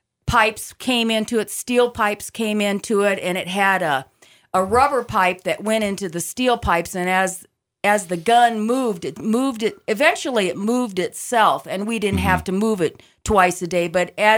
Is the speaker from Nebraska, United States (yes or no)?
yes; Coleridge, Nebraska, United States; also born or lived in Yankton, South Dakota; I grew up in Coleridge, Nebraska. That's where we went to school, where my parents went to school, where my nieces and nephews went to school. And it's a community of about 610 people, and we lived on a farm 6 miles south of Coleridge.